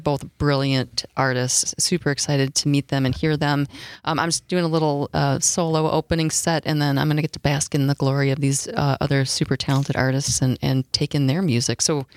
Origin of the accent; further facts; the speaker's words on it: Marinette, Wisconsin, United States; now in Madison, United States; the community that that I grew up in Marinette, Wisconsin.